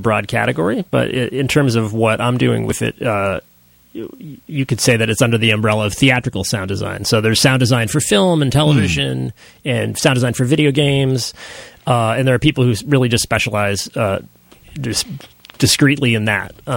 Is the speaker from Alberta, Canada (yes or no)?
no; Nova Scotia, Canada; I grew up in Nova Scotia.